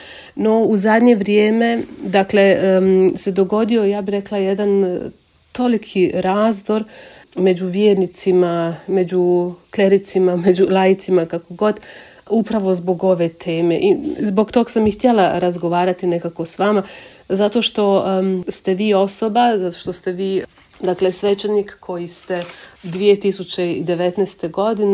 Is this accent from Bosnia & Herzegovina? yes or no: yes; Tomislavgrad, Federation of Bosnia and Herzegovina, Bosnia & Herzegovina; ja sam vam iz Tomislavgradskog kraja, dakle iz Duvanjskog kraja